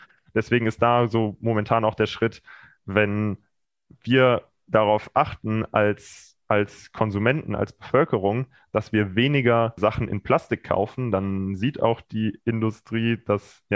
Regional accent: Cologne, North Rhine-Westphalia, Germany; now in Freiburg, Germany; ich bin in Köln aufgewachsen, es war eine bewusste Entscheidung von mir, nach Freiburg zu ziehen.

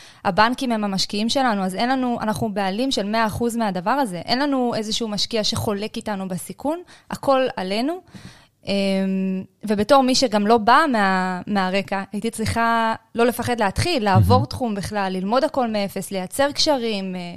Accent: Be'er Tuvia, Southern District, Israel; קודם כל, אני מבאר טוביה.

